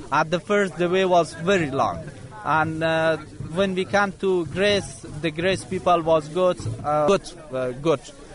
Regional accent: Kunar, Afghanistan; We live in Kabul and we are from Konar province. We live in Kabul.

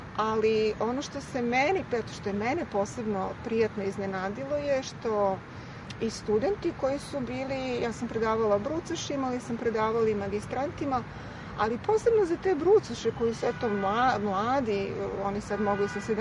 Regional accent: Serbia; ja sam rekla iz Srbije

